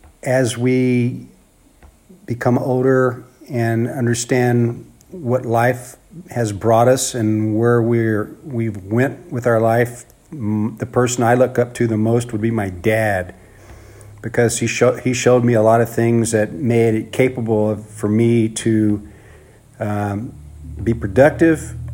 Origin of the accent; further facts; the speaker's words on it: San Antonio, Texas, United States; And then as growing up in San Antonio, I guess is the rest of my childhood memories